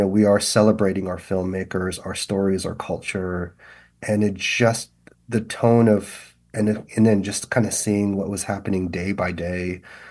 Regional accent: Glendale, California, United States; Growing up in Glendale, I was an avid listener to KPFK

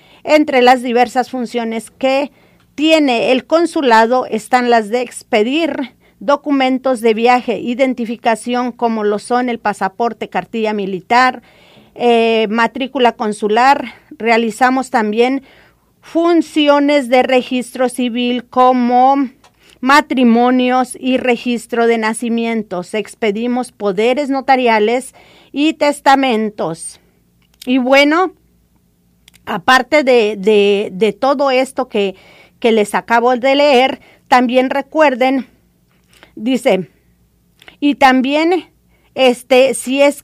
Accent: Mexico; now in United States; para proteger a los mexicanos que estamos radicando en Estados Unidos.

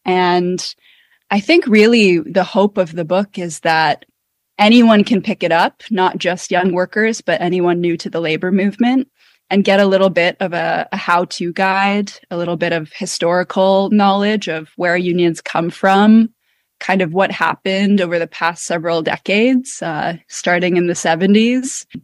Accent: Canada; now in Los Angeles, United States; I live in Los Angeles, which is a great union town. And I'm originally from Canada

